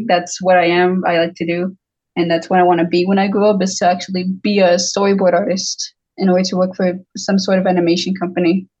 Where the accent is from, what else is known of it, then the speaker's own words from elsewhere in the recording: El Paso, Texas, United States; Well, I mean, I'm from here. I'm from El Paso. I was born here and I guess been raised here. I'm barely 19.